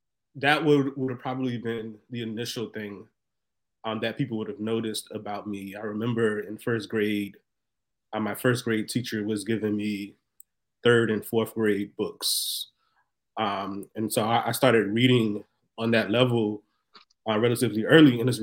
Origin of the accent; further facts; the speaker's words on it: Orangeburg, South Carolina, United States; So I grew up in first 5 years in Orangeburg.